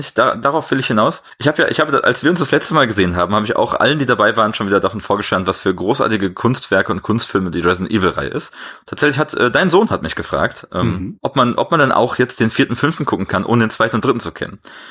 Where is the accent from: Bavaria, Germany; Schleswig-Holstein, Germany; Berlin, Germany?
Bavaria, Germany; Bin ich da als Bayer nicht verpflichtet, Bakterien zu sagen?